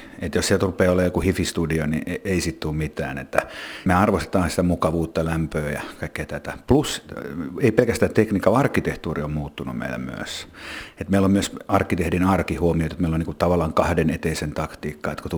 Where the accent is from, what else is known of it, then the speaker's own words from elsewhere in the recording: Espoo, Uusimaa, Finland; kun mä oon itse espoolainen